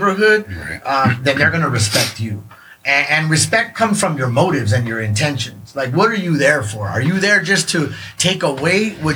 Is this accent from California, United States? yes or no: yes; San Diego, California, United States; decided that we wanted to start in the neighborhood that I grew up in, which is Barrio Logan. You know, I grew up on Irving and Crosby. My family's from the block. I mean, we that's my roots.